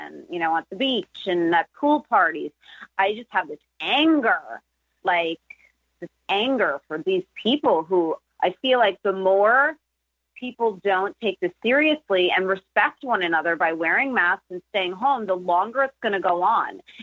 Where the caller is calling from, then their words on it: Los Angeles, California, United States; California, Los Angeles.